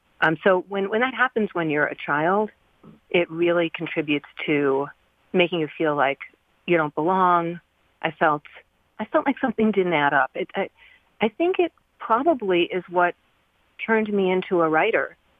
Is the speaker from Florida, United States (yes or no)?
no; New Jersey, United States; Yeah, I was raised in New Jersey, just outside of New York City.